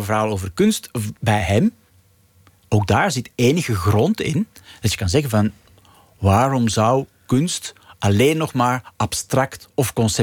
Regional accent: Belgium; Ben je Vlaming, ben je Belg, sluiten die twee elkaar uit, vullen ze elkaar aan. Dat zijn dagelijkse dingen voor iedereen met mijn achtergrond.

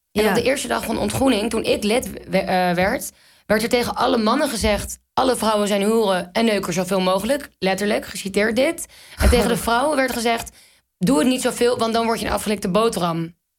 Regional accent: Amsterdam, North Holland, Netherlands; born there; Ik ben een week na dat filmpje of twee weken daarna weer terug verhuisd naar Amsterdam, waar ik ben geboren.

